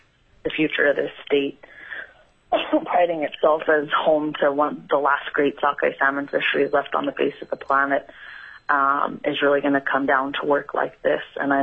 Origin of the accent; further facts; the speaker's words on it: Clark's Point, Alaska, United States; I'm a Yupik woman born and raised in Clark's Point in Bristol Bay, and I've been a commercial set netter for the last 22 years